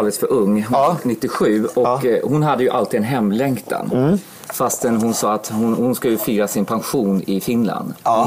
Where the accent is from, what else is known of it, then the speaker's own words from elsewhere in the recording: Sweden; Jag pratar finska, men jag är inte... Alltså, jag är född i Sverige. Mm. Och jag har gått i svensk skola. Jag har aldrig gått i en finsk skola.